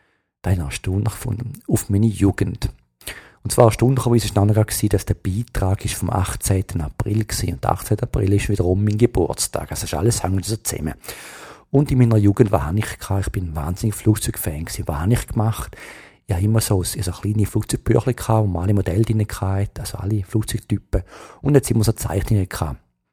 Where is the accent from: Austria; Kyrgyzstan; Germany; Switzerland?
Switzerland; Also für mich ist ganz klar, als Schweizer, Driving Range, Range, schreibt man genau gleich